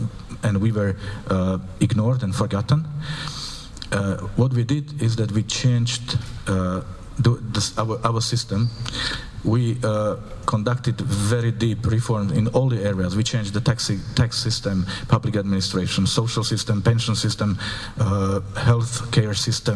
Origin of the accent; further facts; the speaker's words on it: Slovakia; I'm coming from Slovakia, and this gives me a special advantage of having the experience of being on both sides of the fence.